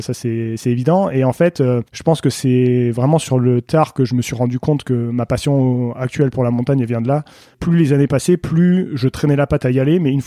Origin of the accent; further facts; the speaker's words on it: Occitanie, France; also born or lived in Senegal; j'ai grandi dans le sud de la France, pas loin de Montpellier, au pied du Pic Saint-Loup, dans un village qui s'appelle Saint-Mathieu-de-Tréviers.